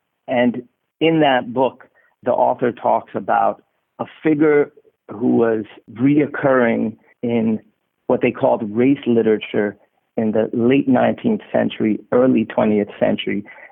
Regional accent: Lund, Skåne, Sweden; I was born in Sweden. I grew up in Sweden. My dad's an African American. My mom's a white American woman. Yet and still, even though I was born in this land

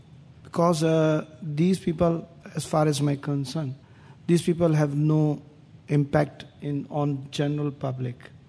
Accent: Pakistan; Pakistan is a very good country and the people of Pakistan are very much like U.S. people and the other peoples of other countries also. We are not extremist

